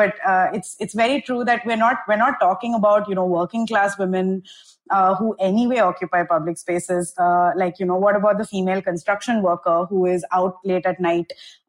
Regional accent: Chennai, Tamil Nadu, India; now in Delhi, India; When I am from Chennai, I moved to Delhi for work a few years ago, and my relatives were, beside themselves because Delhi obviously has a reputation for being highly unsafe.

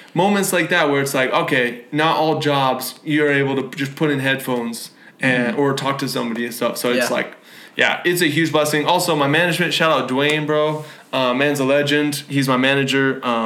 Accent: Washington, United States; also born or lived in Oregon; no, I grew up in Washington.

